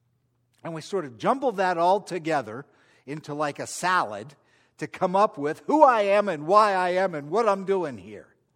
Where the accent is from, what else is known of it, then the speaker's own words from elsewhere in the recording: West Virginia, United States; I'm from West Virginia, so I'm a huge Mountaineer fan.